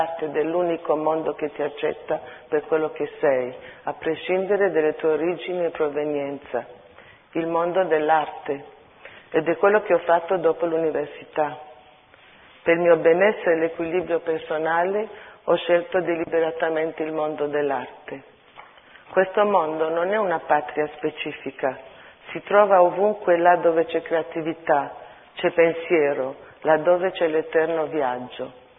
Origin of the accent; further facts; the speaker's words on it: Italian Switzerland, Switzerland; also born or lived in Istanbul, Turkey / Italy; Infatti sono nata a Istanbul, dove ho vissuto i primi 10 anni della mia vita, e poi sono cresciuta in Europa, in Italia e in Svizzera. Svizzera italiana. Ho avuto la fortuna di avere un'educazione cosmopolita e positivista, aperta alle mie radici armene